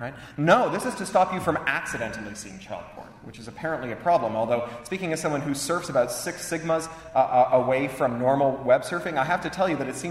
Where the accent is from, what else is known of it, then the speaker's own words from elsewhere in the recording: Canada; now in London, United Kingdom; I mostly live in London, England. I'm spending a year in Los Angeles now, and I'm a Canadian.